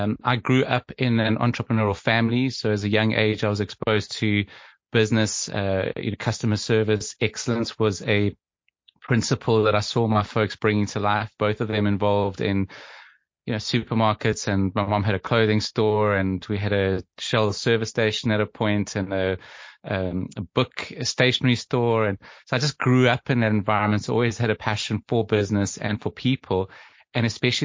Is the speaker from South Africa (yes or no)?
yes; South Africa; now in Surrey, United Kingdom; I'm based in just southwest of London in Surrey in the UK. You've obviously, you know that I'm a South African, a Greek heritage, born in South Africa, yep. Living in the UK